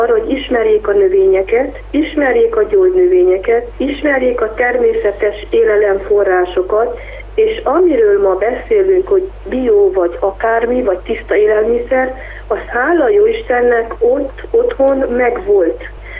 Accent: Zetea, Harghita, Romania; én Székely udvarhelyen születtem, Zetelak a községbe, tehát Hargita megyéről van szó, Hargita megyében nőttem föl, és a szüleim is, és mindkét nagyszülők gazdálkodással foglalkoztak.

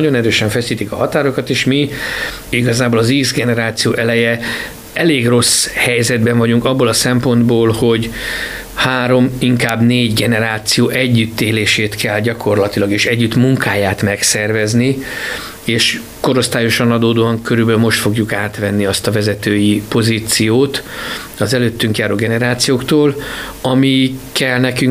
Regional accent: Szeged, Csongrád-Csanád, Hungary; now in Kiskunhalas, Hungary; már most lassan másfél éve élek Kiskunhalason. Én 53 évig Szegeden éltem, ott születtem, ott jártam iskolába.

